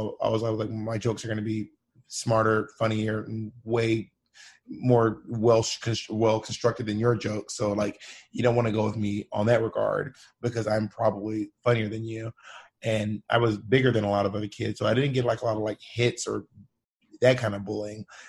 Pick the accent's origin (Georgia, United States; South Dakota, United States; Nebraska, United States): Georgia, United States; Atlanta; also born or lived in the South; I'm from Atlanta.